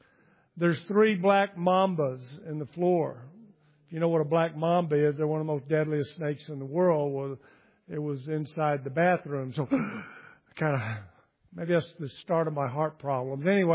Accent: Texas, United States; I grew up in Texas. We'd go rattlesnake roundup and all that kind of stuff.

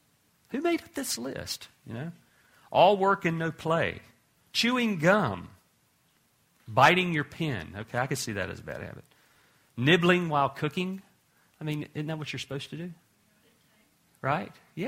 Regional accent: the South, United States; I'm from the South. You know, we grew up on sugar water, you know.

